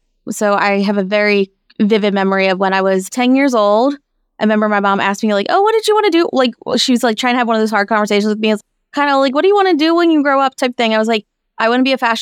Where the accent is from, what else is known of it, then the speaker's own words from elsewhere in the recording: Philadelphia, Pennsylvania, United States; moved away; and Southern California has really been my home, even though I grew up on the East Coast.